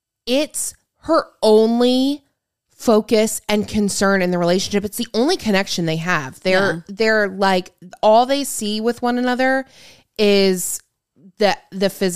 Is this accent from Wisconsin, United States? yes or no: no; Grand Rapids, Michigan, United States; Okay, let's talk about the other girl that's from Grand Rapids, Michigan, because that's my hometown.